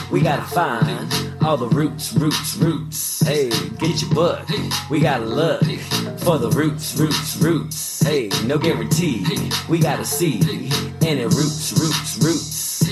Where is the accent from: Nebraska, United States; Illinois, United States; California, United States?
California, United States; It's my producer friend, because I'm from the Bay Area. I was like, I want a Bay Area beat.